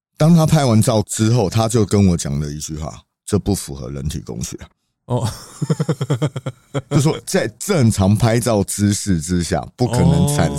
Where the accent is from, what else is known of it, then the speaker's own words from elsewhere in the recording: Taiwan; 以一个我们台湾人或者老中去海滩。